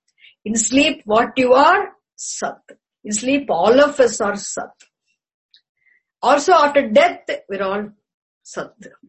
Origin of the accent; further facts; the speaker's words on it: India; English is a second language; I am an Indian and you are that, and you are here, you are English.